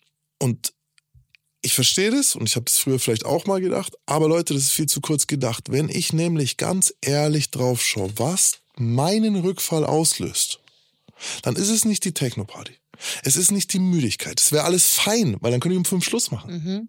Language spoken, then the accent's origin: German; Bavaria, Germany; ich komme aus Bayern